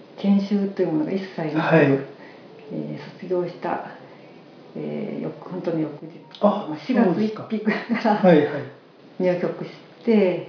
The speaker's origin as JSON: {"language": "Japanese", "region": "Shimane", "country": "Japan", "said": "私は島根県の出身なんです。"}